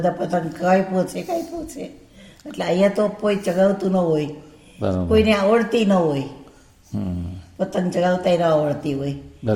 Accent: Upleta, Gujarat, India; also born or lived in Mumbai; અમે બોમ્બેથી આવ્યા છીએ અને આમ અમે સૌરાષ્ટ્રના ઉપલેટાના રહેવાસી છીએ અને હવે અમે અહીંયા આવી ગયા.

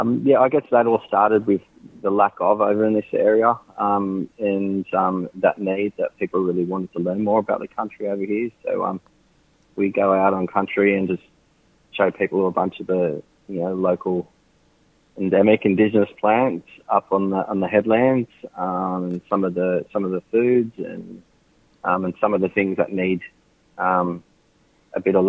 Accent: New South Wales, Australia; now in Northern Beaches, Australia; I grew up on Darkindjung country on the central coast. Now currently on Kame country on the northern beaches.

